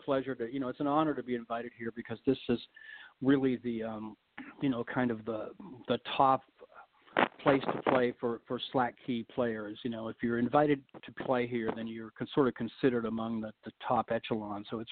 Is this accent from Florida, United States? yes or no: yes; Florida, United States; now in Los Angeles, United States; I grew up in Florida and I had moved to Los Angeles to, you know, to get ahead in the music business.